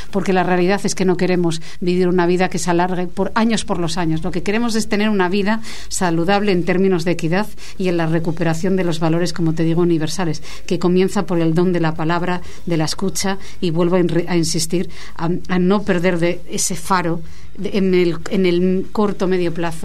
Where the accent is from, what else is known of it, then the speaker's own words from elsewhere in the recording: Asturias, Spain; soy asturiana, del norte de España